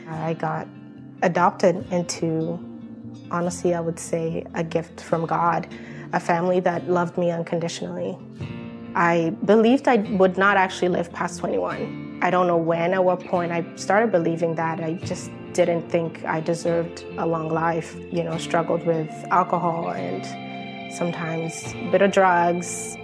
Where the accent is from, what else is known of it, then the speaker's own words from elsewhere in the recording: Burundi; I was born and raised in East Africa, Burundi. Burundi is in the heart of Africa, quite literally, and shaped like a heart.